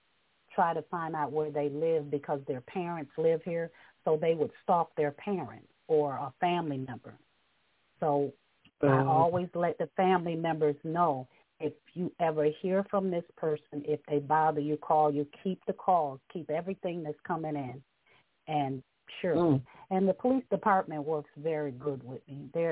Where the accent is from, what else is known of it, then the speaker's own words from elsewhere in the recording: New York, United States; see, I came from New York, so the laws in New York State is completely different from Tennessee law.